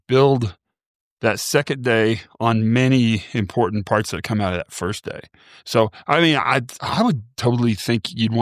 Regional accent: Midwest, United States; And I'm from the Midwest of, you know, the United States.

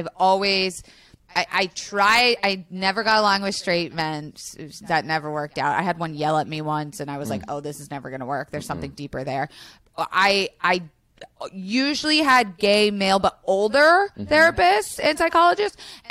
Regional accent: Florida, United States; I mean, like I am originally from, I grew up in Florida.

